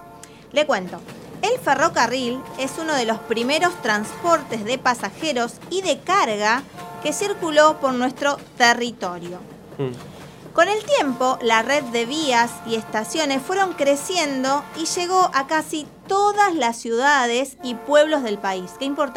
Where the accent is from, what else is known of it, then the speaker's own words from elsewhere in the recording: Zárate, Buenos Aires Province, Argentina; born there; En la ciudad donde yo vivo, vivía, que nací en Zárate, tenemos una estación de tren.